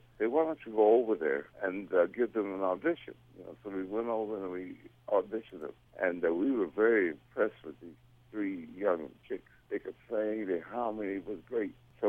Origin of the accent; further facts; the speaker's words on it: Detroit, Michigan, United States; We're all from Detroit, you know, we all knew each other, we all grew up with each other, and so forth.